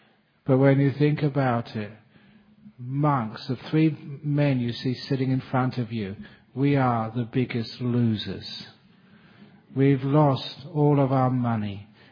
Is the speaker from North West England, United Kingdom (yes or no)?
no; London, United Kingdom; born there; Even though I was born in London, I am totally innocent.